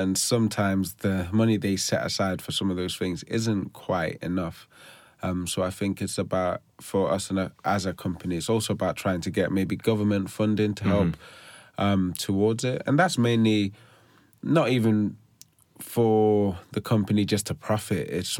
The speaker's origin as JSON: {"language": "English", "country": "Botswana", "tie": "born there", "said": "I was born in a country called Botswana, just north of South Africa, sharing the border. But in Botswana, you can be born there and not be from there."}